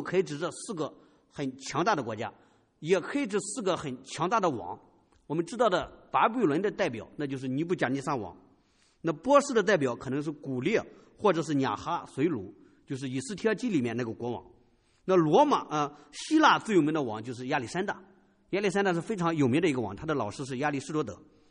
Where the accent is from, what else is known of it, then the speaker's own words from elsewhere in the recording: China; 我相信我们从中国来的，我也是这样。